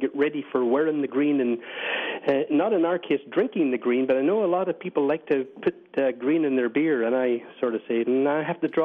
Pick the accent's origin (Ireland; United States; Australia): Ireland; now in Canada; I'm still Irish, and I still have my Irish passport, and I have my Canadian passport